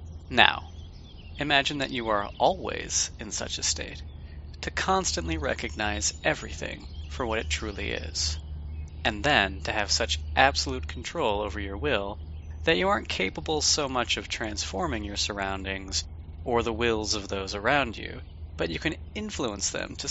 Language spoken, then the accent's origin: English; Detroit, Michigan, United States; moved away; I'm from Detroit originally. I haven't lived there for over a decade